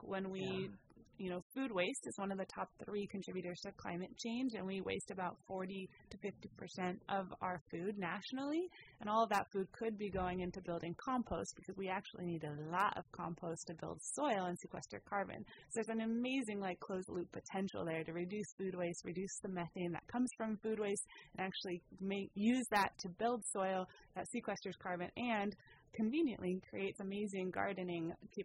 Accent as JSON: {"language": "English", "town": "Sebastopol", "region": "California", "country": "United States", "tie": "born or raised there", "lives_now": "Petaluma, United States", "said": "And in Petaluma about 3 years, born and raised in Sonoma County, in Sebastopol and Runner Park."}